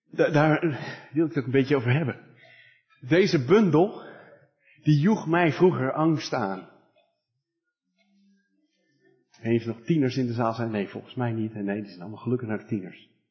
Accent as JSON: {"language": "Dutch", "region": "North Holland", "country": "Netherlands", "said": "Nee, wij komen uit Noord-Holland, daar zeg je geen ge."}